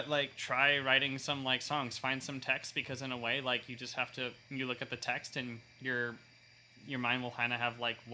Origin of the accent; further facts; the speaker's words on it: Connecticut, United States; also born or lived in Miami / New Jersey; So, like, I lived in New Jersey. I was born in Miami, lived in Jersey from, like, age 2 to 10, and then Connecticut, like, 11, like, 10 to 18.